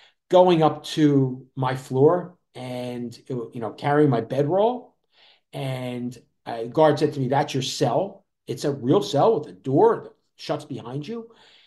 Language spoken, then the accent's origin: English; New Jersey, United States; this fellow grew up 15 miles from where I grew up in South Jersey